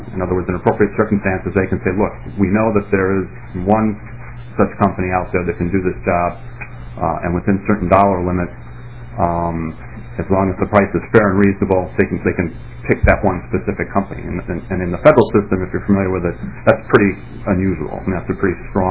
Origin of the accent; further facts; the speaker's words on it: St. Paul, Minnesota, United States; I grew up in St. Paul.